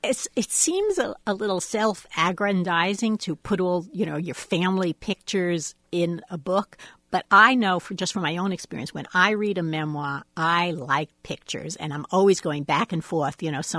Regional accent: Ames, Iowa, United States; born or raised there

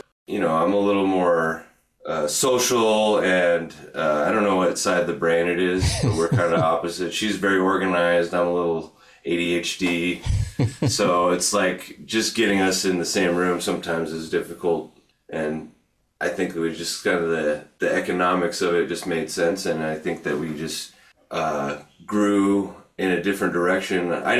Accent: Burley, Idaho, United States; Yeah, and I'm from Burley, and then I came up to Boise to go to college.

